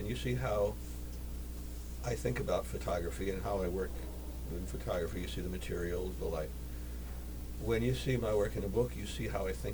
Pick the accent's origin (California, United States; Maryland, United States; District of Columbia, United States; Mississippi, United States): California, United States; Hollywood; Well, you know, I grew up in Hollywood.